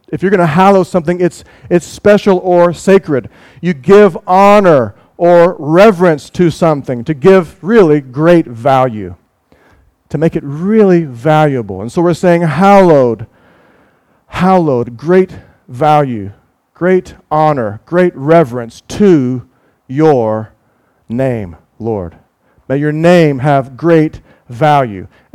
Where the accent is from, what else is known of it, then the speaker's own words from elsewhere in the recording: United States; because growing up in the United States, we would learn some different speeches